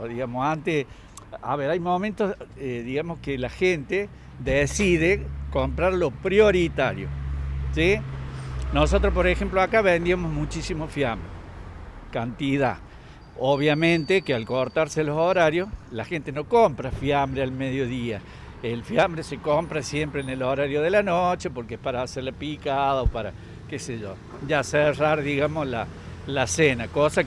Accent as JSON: {"language": "Spanish", "region": "Córdoba", "country": "Argentina", "said": "yo soy de Córdoba, tengo familiares y en Córdoba los negocios siempre estuvieron abiertos hasta las 9 de la noche"}